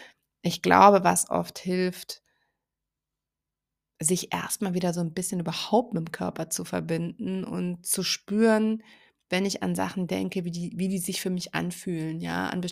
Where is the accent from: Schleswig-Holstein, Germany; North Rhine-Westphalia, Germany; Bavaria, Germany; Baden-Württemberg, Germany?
Bavaria, Germany; Munich; ich bin ja aus München